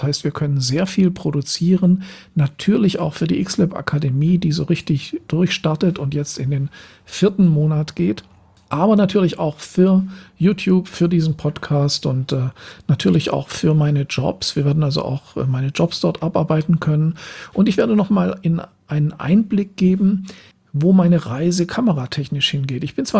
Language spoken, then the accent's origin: German; Southern Germany, Germany; now in Berlin, Germany; nach einer Zeit von 2 Jahren hier in Berlin, wo ich hauptsächlich von Aufträgen aus dem Süden Deutschlands, wo ich herkomme, gelebt habe